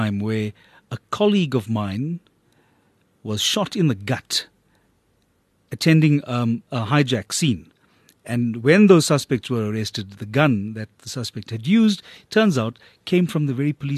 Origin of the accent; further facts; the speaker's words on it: South Africa; I made a point of presenting myself as a South African man and not as a South African Indian man with a mandate to champion the cause of Indian people